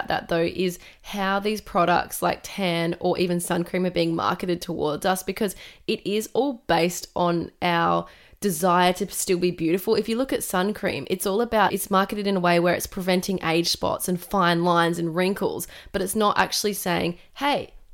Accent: Australia; growing up in Australia

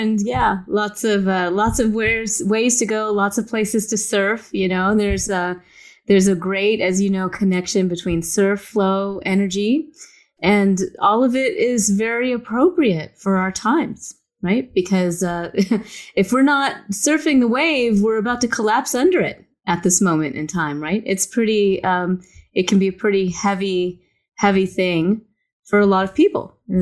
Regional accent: the South, United States; I grew up in the South and all my friends were Baptist Christian.

